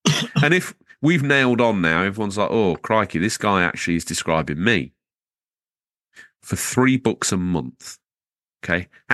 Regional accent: Iowa, United States; And I'm from Iowa, right? Just minding my own business.

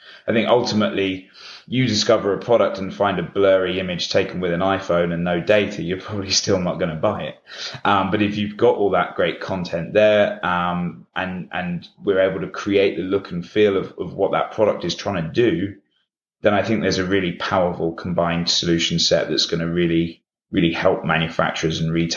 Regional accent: United Kingdom; So we're headquartered in the UK, hence my accent.

